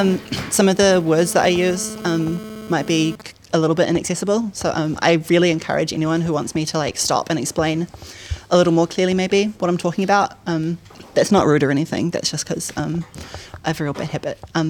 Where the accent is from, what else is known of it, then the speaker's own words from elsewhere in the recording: Auckland, New Zealand; So obviously my whakapapa are all from Northland, but I grew up in Auckland for my whole life.